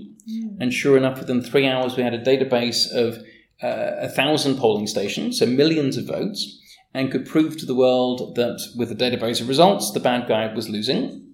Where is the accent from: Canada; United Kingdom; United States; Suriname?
Canada; born there; I was born in Canada, and legally I've only recently been allowed to vote.